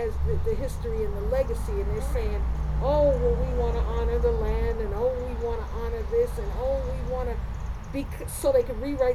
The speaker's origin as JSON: {"language": "English", "town": "Baltimore", "region": "Maryland", "country": "United States", "tie": "born or raised there", "said": "I don't say dog like that, and I was born and raised in Baltimore."}